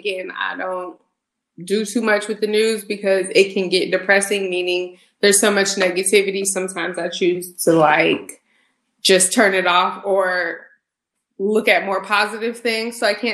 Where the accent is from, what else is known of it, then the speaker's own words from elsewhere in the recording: Houston, Texas, United States; I'm from Houston, was not